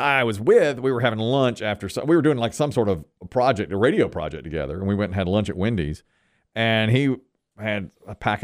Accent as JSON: {"language": "English", "town": "Ashburn", "country": "United States", "said": "I'm from Ashburn."}